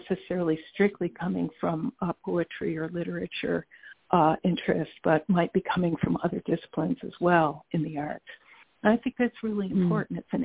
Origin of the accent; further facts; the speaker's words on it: New York, United States; I feel that as a New Yorker, coming here to, a much smaller city